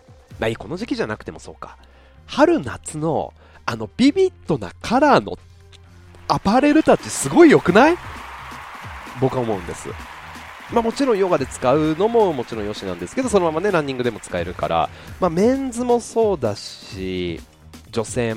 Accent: Yokohama, Kanagawa, Japan; まあ僕出身横浜で

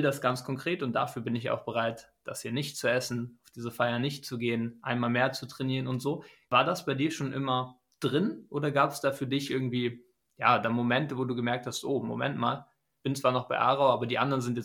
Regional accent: Germany; vielleicht anders als für die deutschen Zuhörer, bei uns in Deutschland.

